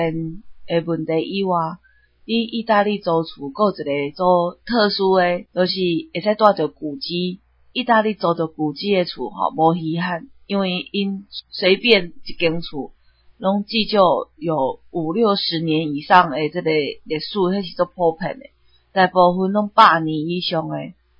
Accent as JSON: {"language": "Chinese", "country": "Taiwan", "lives_now": "Italy", "said": "因为完全没像我们台湾这边租赁契约这种的"}